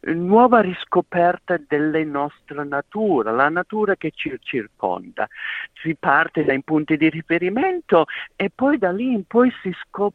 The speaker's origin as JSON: {"language": "Italian", "region": "Piedmont", "country": "Italy", "tie": "born or raised there", "said": "sono cresciuto in una cascina da mucche da latte, sono cresciuto nella provincia di Torino"}